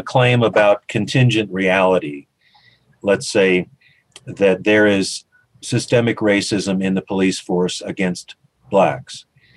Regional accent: Anchorage, Alaska, United States; I was brought up in Anchorage, Alaska. Yeah. When I was brought up, I was around a lot of Native Alaskans.

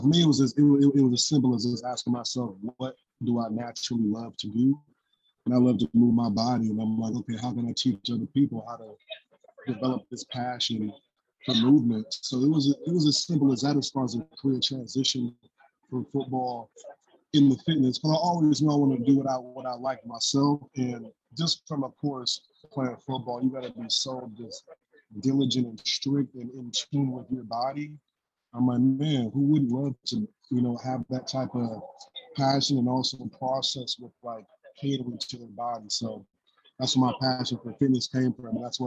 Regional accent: Richmond, California, United States; So I'm from the Bay Area, California, born in Richmond, which is in the East Bay. So grew up in the East Bay

